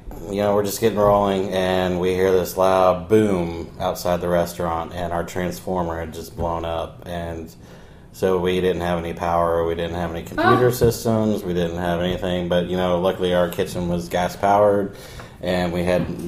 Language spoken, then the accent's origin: English; Texas, United States; And growing up in Texas, it was all about Frito pie.